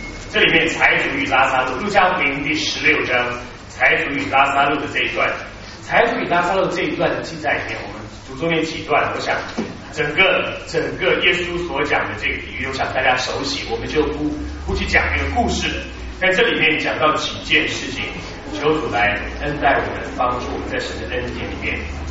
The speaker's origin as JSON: {"language": "Chinese", "country": "Taiwan", "tie": "born or raised there", "said": "我小的时候在一个传道人家里面长大，觉得传道人生活好苦。那个时候在台湾，传道人生活非常苦"}